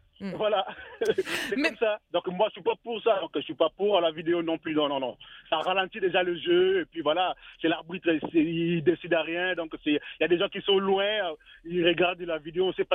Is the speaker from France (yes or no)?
no; DR Congo; moi je suis de la RDC mais je soutiens... toutes les équipes de l'Afrique